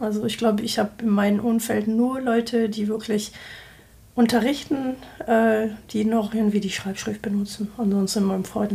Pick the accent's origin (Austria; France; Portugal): France; Also ich bin in Frankreich groß geworden und auch in Frankreich zur Schule gegangen